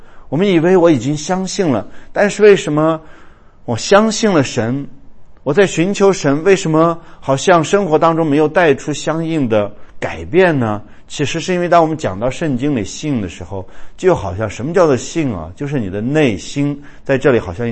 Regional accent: China; 我们中国人啊，最在乎面子了。

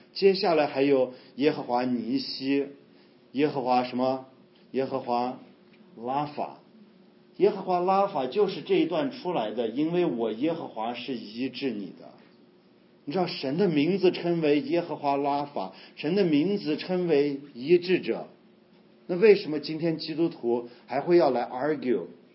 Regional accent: China; 然后一生用我们中国人的话说辛辛苦苦，对不对？

